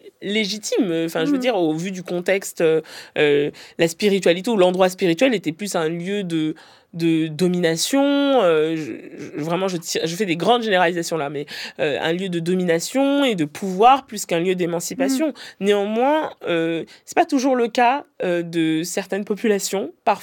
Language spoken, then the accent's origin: French; Cameroon; Moi, je suis camerounaise